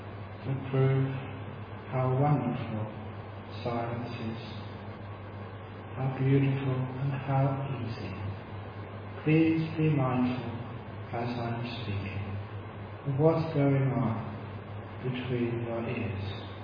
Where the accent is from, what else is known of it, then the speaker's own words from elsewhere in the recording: England, United Kingdom; born there; because I was born in England